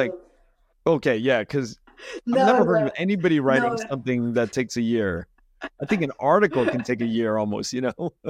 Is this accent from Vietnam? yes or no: yes; Vietnam; growing up in Vietnam. Same thing.